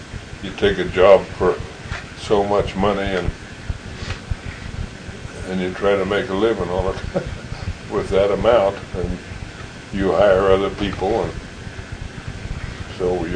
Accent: Enterprise, Oregon, United States; I was born in Enterprise. My folks lived up on Alder Slope, north and or south of Enterprise, 5 miles. I grew up and lived there till the Army got me in 42.

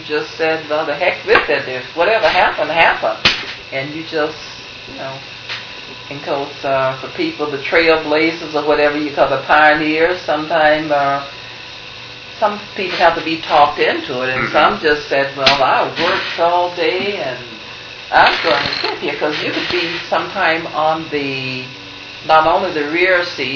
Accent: Georgia, United States; born there; Let's see, I was born in Georgia, then later moved to Florida, and I guess I did go back.

